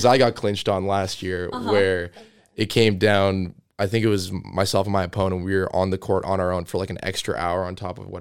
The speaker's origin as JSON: {"language": "English", "country": "Ukraine", "second_language": "English", "moved": "yes", "lives_now": "Canada", "said": "I'm from Canada. And it's just fascinated me this whole time. I mean, originally from Ukraine, I've moved around so much"}